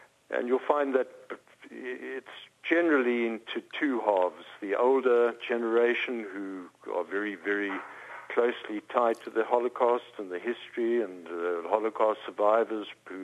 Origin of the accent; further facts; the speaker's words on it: Pretoria, Gauteng, South Africa; I come from Pretoria in South Africa.